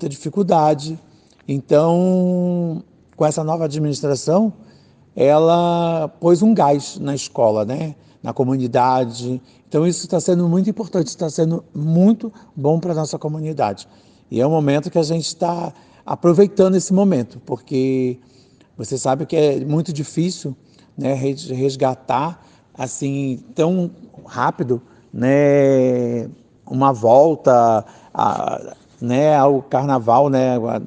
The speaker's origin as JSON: {"language": "Portuguese", "town": "São Gonçalo", "region": "Rio de Janeiro", "country": "Brazil", "moved": "yes", "lives_now": "São Paulo, Brazil", "said": "Então, eu comecei em São Gonçalo, né? Comecei na Viradouro, eu sou do Rio, sou de São Gonçalo, e parti para São Paulo"}